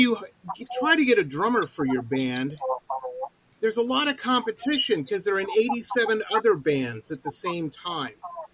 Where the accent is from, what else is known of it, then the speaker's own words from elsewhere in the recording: Detroit, Michigan, United States; I grew up in Detroit, and I try to tell people